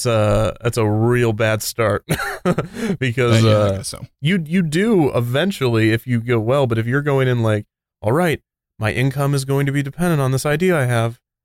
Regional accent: Kansas, United States; I grew up in Kansas. I never really got to go to Disney World.

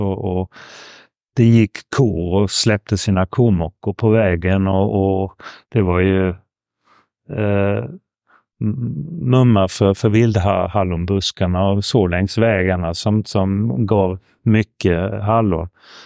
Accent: Copenhagen, Capital Region of Denmark, Denmark; jag växte upp i Köpenhamn. Mm. Och min enda kontakt med Sverige var ju att jag pratade svenska med mina föräldrar

